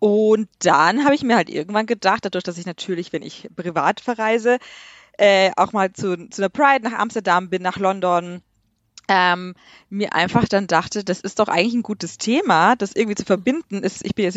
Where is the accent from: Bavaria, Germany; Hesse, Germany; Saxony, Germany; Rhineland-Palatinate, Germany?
Bavaria, Germany; Regensburg; now in Munich, Germany; ich bin 33 Jahre alt, ich lebe in München, komme aber aus dem schönen Regensburg